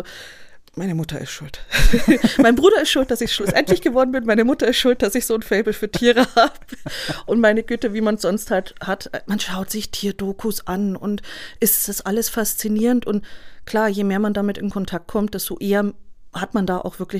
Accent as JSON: {"language": "German", "town": "Munich", "region": "Bavaria", "country": "Germany", "tie": "born or raised there", "said": "ich bin geborenes Münchner Kindl, nur meine Eltern sind NRWler."}